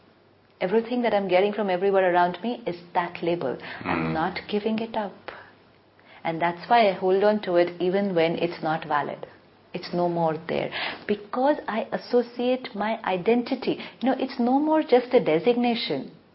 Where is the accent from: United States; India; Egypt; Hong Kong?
India; Who am I? I am Indian. I live in India.